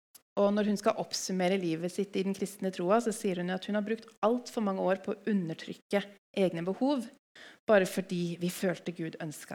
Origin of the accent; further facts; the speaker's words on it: Hamar, Innlandet, Norway; I ungdomsmiljøet der jeg vokste opp, på Hamar, så var det mange bra, stødige ungdommer.